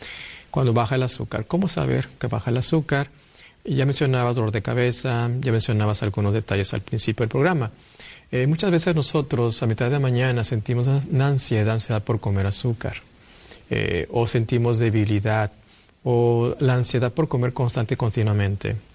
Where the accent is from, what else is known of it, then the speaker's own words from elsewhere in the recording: Monterrey, Nuevo León, Mexico; yo procedo de México, de la ciudad de Monterrey. Estamos en la frontera con Texas.